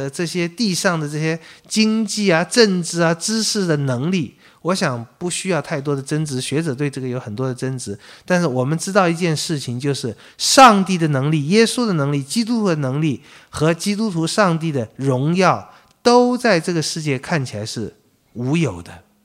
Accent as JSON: {"language": "Chinese", "country": "China", "said": "这是我们中国人讲的话"}